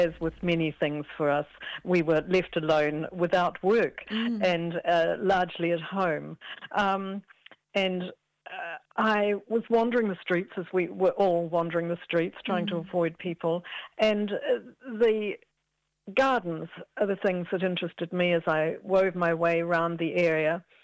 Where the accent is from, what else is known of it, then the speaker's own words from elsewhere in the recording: Auckland, New Zealand; I'm from Tamaki Makaurau.